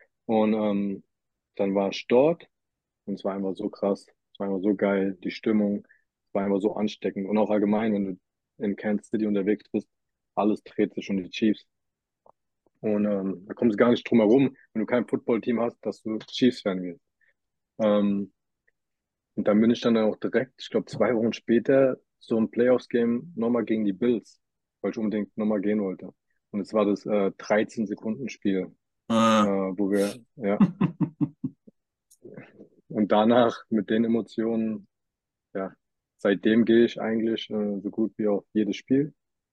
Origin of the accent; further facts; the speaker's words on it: Mainz, Rhineland-Palatinate, Germany; Ja, ich komme aus Mainz in Deutschland